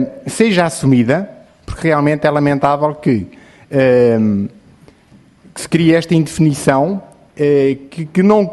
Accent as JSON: {"language": "Portuguese", "town": "Fátima", "region": "Santarém", "country": "Portugal", "tie": "born or raised there", "said": "Eu nasci em Fátima, sempre vivi em Fátima"}